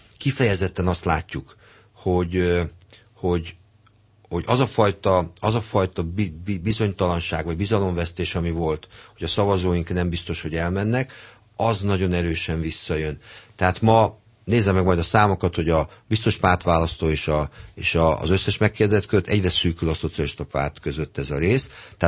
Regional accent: Hungary; nagyon büszke vagyok arra, hogy magyar vagyok

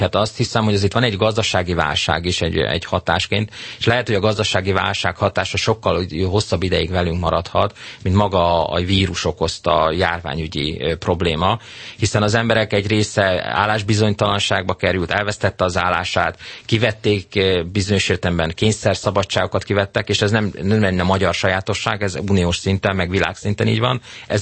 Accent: Budapest, Hungary; Én magam budapesti vagyok

